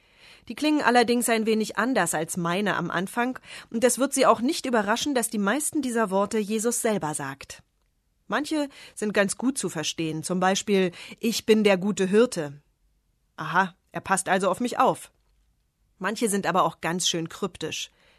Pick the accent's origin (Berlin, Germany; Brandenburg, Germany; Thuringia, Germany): Brandenburg, Germany; Königs Wusterhausen; Wenn ich irgendwo erzähle, ich bin aus Königs Wusterhausen, dann höre ich oft, ach, aus KW, ist klar.